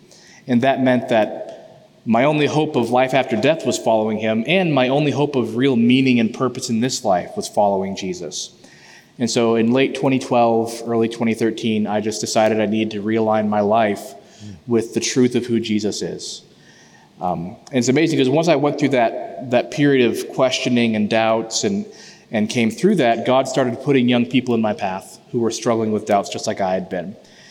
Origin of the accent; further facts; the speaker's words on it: Fort Kent, Maine, United States; I was born in Fort Kent, Maine, right on the border with Canada, basically. Raised in Maine by really loving parents, Christian parents. We were first-generation believers.